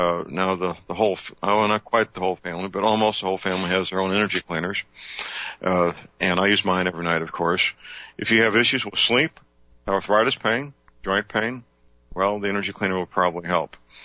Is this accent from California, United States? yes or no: no; St. Louis, Missouri, United States; The phone will be answered by very polite young men and women who speak excellent English in my hometown, St. Louis, not Mumbai.